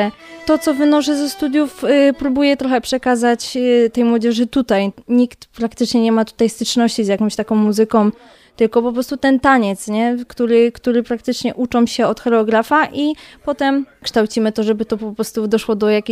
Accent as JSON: {"language": "Polish", "town": "Kalisz", "region": "Greater Poland Voivodeship", "country": "Poland", "said": "Nie jestem z Turska, jestem z Kalisza. Kaliszanka."}